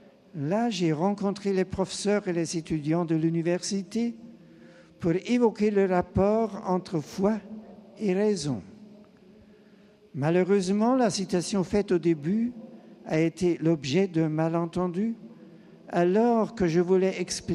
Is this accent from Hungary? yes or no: no; Bavaria, Germany; mon voyage pastoral en Bavière, mon pays natal